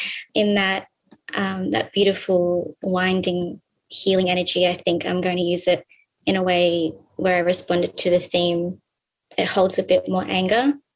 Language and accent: English; Laos; now in Australia; I'm a proud Laotian and young car woman, and I'm coming from Wurundjeri country to you now.